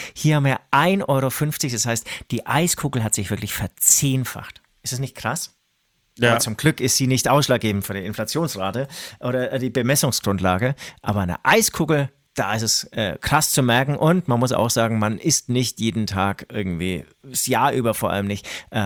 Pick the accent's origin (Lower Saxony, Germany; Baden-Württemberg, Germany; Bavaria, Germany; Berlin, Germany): Bavaria, Germany; Herzogenaurach; now in Munich, Germany; ich komme ja aus Herzogenaurach, das ist natürlich ein kleiner Ort